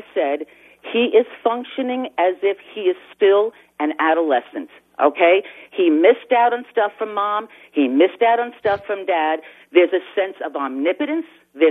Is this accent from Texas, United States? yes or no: no; Flushing, New York, United States; And, in fact, I happen to be a Queens girl as well. I grew up in Flushing.